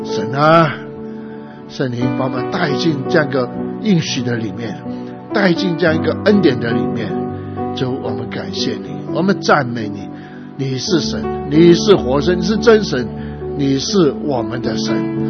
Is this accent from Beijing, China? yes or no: no; Guangdong, China; 我们广东人讲的话就轰轰烈烈，